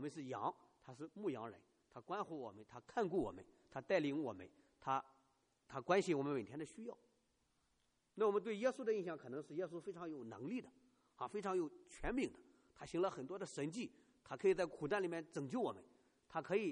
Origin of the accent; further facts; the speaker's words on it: China; 我们从大陆来的，我们以前都受过无神论，受过进化论的教育啊